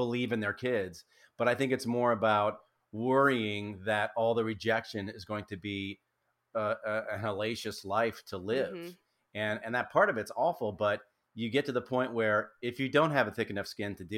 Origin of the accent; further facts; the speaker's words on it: Racine, Wisconsin, United States; I'd auditioned for a show up in Milwaukee, was the closest big city where I grew up in Racine, Wisconsin.